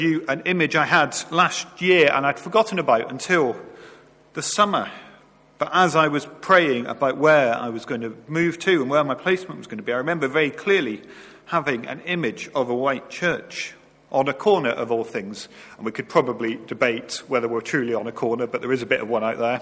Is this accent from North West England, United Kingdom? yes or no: yes; Warrington, North West England, United Kingdom; I moved here from my hometown of Warrington in February. For those of you who don't know, Warrington is between Manchester and Liverpool, so it's about 200 miles by road.